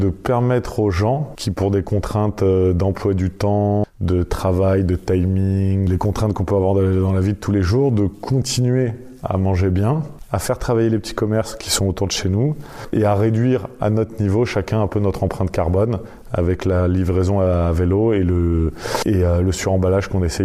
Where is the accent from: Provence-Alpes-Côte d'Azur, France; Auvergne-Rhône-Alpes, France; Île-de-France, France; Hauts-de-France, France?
Auvergne-Rhône-Alpes, France; Lyon